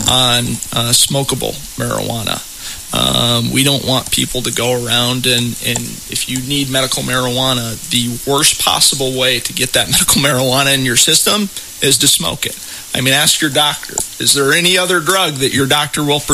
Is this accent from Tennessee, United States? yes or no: no; Saline, Ohio, United States; I'm 28 years old. I'm an attorney from Saline, Ohio.